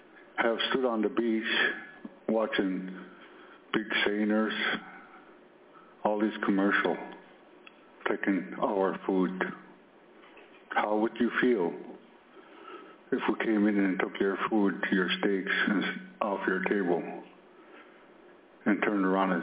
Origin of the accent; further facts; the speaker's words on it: Excursion Inlet, Alaska, United States; also born or lived in Hoonah; I'm a Tlingit from Sitka. I was born and raised in Excursion Inlet in Hoonah, Alaska. After graduating from school in Hoonah, I attended Mount Edgecombe High School.